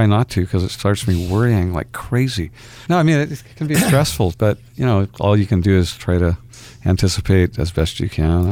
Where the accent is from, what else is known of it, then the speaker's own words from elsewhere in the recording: California, United States; I was right down there, and I grew up in California, so I've surfed my whole life.